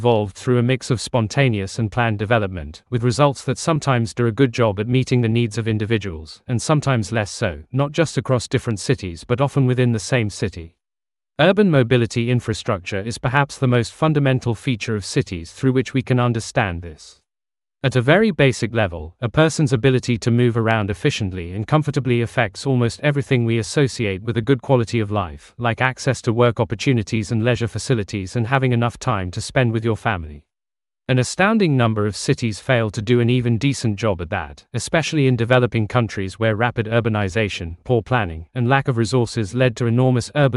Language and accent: English; Israel; moved away as an adult; growing up in Israel, to an American father who was a nuclear physicist and an Israeli mother who was an educator. When I left Israel for graduate school in the US